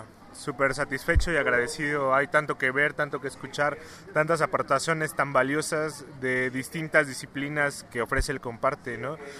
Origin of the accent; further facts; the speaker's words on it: Mexico City, Mexico; yo también soy estudiante de la Facultad de Música de la UNAM, vengo de la Ciudad de México